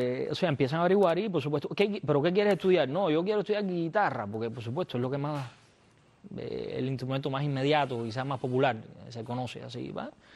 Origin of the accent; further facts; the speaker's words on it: Santa Clara, Villa Clara, Cuba; O sea, era, yo hablaba el español, pero no sabía ni leer ni escribir. Y tenía que empezar 5º grado, además. Había terminado tercero, yo soy de Santa Clara.